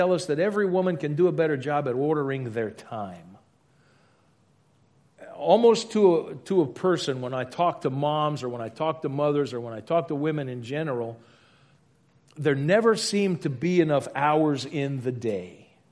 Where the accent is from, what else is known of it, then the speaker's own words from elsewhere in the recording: Louisiana, United States; I'm sorry, you shouldn't end with a preposition, but I'm from Louisiana, so it's okay.